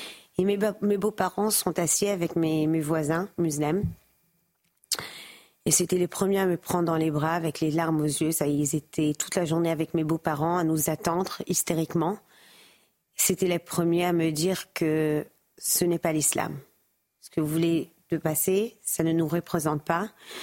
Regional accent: France; born there; Je suis née en France, je suis là tous les ans, toute ma vie. J'ai jamais eu peur de parler hébreu dans les rues ou de dire d'où je viens.

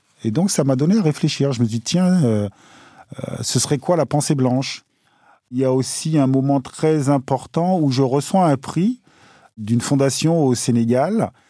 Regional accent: Guadeloupe, France; je suis né en Guadeloupe.

